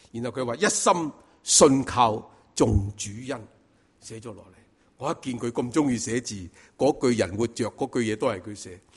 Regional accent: China; 所以我哋中国人有一句咧

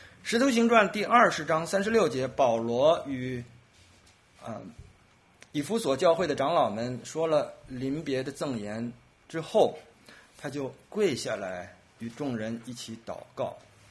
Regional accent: China; 我们中国人有句话叫做上跪天下跪父母

